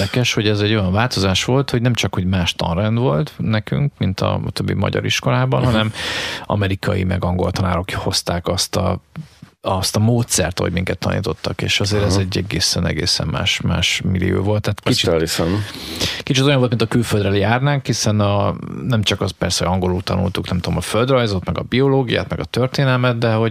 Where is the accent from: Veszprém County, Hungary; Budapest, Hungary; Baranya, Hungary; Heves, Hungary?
Baranya, Hungary; Pécs; Én Pécset születtem, és most kezd így összeállni egyébként lassan 50 évesen, hogy a gyerekkoromat így bearanyozta a pécsi műhelynek a munkássága